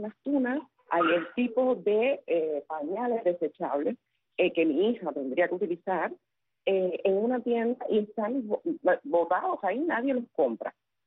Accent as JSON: {"language": "Spanish", "country": "Cuba", "said": "como madre cubana y organizadora mínima de una economía mínima de supervivencia, que es la economía que uno logra tener en Cuba"}